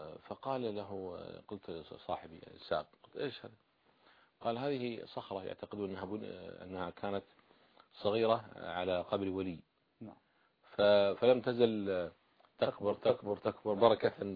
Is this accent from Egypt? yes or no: no; Saudi Arabia; وحصلت مرة عندنا في السعودية،